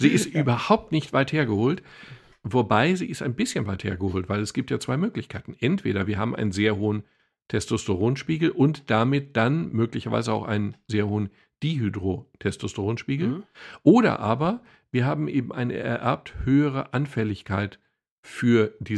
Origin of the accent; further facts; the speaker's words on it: Dortmund, North Rhine-Westphalia, Germany; als Dortmunder ist mir natürlich Jürgen Klopp sehr vertraut